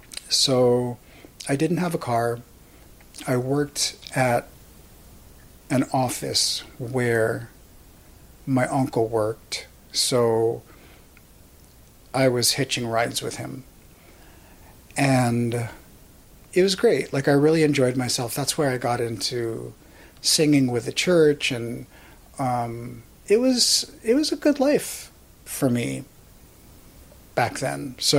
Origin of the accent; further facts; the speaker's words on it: New York, United States; and I grew up in New York, so in New York, everybody is really straightforward.